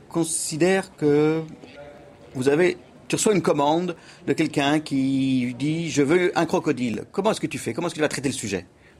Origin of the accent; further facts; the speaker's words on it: United States; Oui, puisque je viens des États-Unis